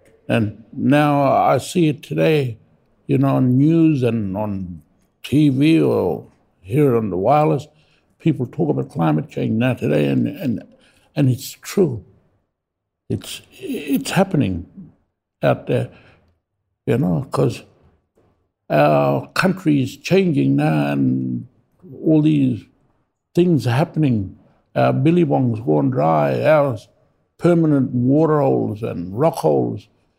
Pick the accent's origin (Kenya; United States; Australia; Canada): Australia; Tennant Creek, Northern Territory; So, and I grew up in Tennant Creek. I'm a local young fella. From there, I've been born there.